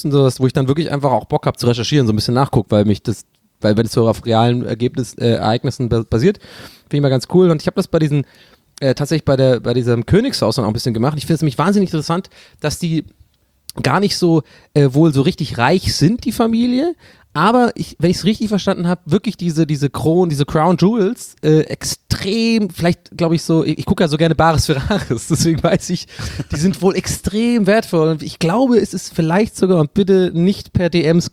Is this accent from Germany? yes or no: no; Dublin, Leinster, Ireland; Ich glaube, ganz ehrlich, als Ire muss ich das sagen